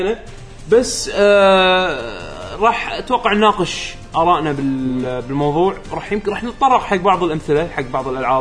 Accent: Kuwait; اي في حتى برامج عندنا في الكويت هنا

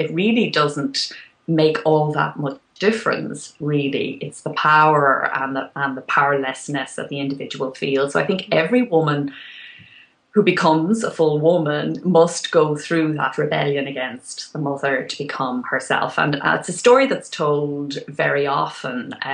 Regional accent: Ireland; people are often surprised when they find out that I'm Irish

